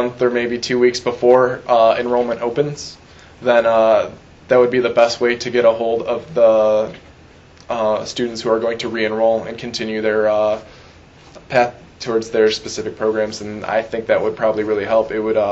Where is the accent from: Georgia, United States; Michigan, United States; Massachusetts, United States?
Michigan, United States; Yale; I'm from Yale.